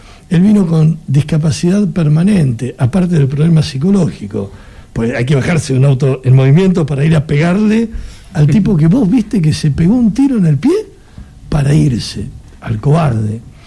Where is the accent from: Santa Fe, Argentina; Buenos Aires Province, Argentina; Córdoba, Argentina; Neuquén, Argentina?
Buenos Aires Province, Argentina; Ituzaingó; also born or lived in Morón; Nací en Morón y fui criado en Ituzaingó.